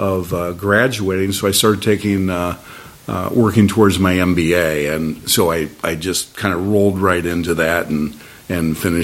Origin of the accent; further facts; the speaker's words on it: Winterset, Iowa, United States; Okay, I'm from Winterset, Iowa. My high school was Winterset Community Senior High, and the mascot was the Huskies.